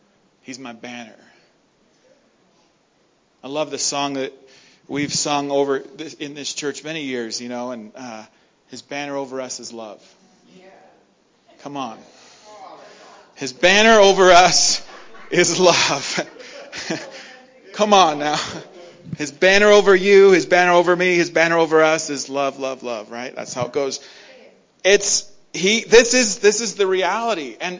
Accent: Mammoth, United States; I grew up in Mammoth, and I was just a crazy kid, you know, and made some horrible decisions.

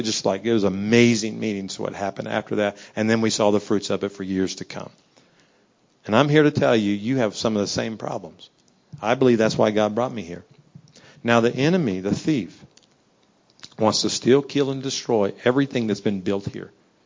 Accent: Louisiana, United States; Remember, I'm from Louisiana, right?

